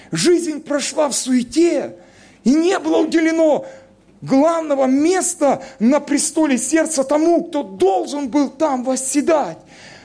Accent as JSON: {"language": "Russian", "region": "Krasnodar Krai", "country": "Russia", "tie": "born or raised there", "said": "я сам родом из Краснодарского края, Северный Кавказ"}